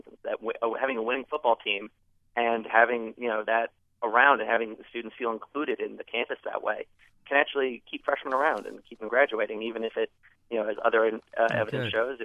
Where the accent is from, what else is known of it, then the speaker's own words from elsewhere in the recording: New York City, New York, United States; I'm from New York City, but I'm a big Giants fan